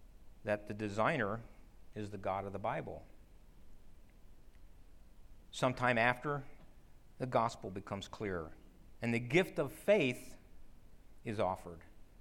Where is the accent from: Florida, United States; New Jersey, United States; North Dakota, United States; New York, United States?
New Jersey, United States; I grew up in New Jersey. There were four seasons, so I have some idea that there are four seasons.